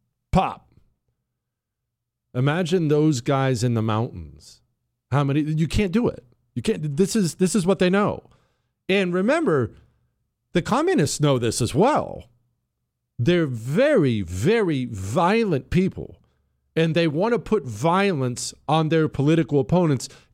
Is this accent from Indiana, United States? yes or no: no; Montana, United States; You know, where I grew up in Montana, there are shooters like you can't possibly imagine.